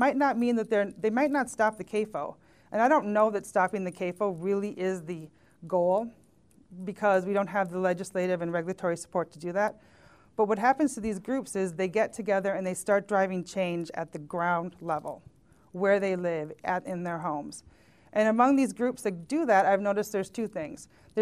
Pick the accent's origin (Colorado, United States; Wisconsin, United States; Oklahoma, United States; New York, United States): Wisconsin, United States; Bayfield; I am from Bayfield, Wisconsin.